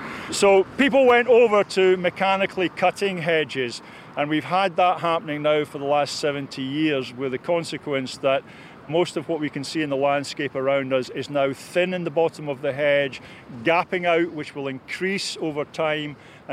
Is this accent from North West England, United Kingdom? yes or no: no; Kelso, Scotland, United Kingdom; from Kelso in Roxburghshire, and I'm one of the few professional hedge layers that we have in Scotland currently working.